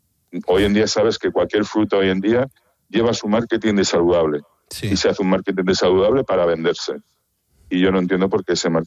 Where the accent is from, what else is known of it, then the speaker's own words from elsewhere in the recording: Elche, Valencian Community, Spain; now in Murcia, Spain; Yo soy de Elche, ¿vale? Mi proyecto nació en Elche. Y bueno, pues ahora mismo estoy en Murcia